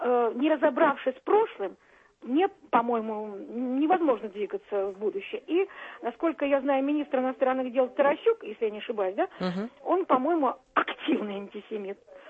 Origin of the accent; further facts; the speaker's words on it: Kyiv, Ukraine; now in Russia; я урожденная киевлянка, не в одном поколении, но, правда, к сожалению, уже давно гражданка России.